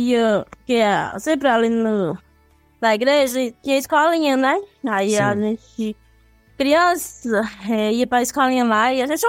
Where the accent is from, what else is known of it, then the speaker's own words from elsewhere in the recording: Pereiro, Brazil; Nasci aqui mesmo, em Pereiros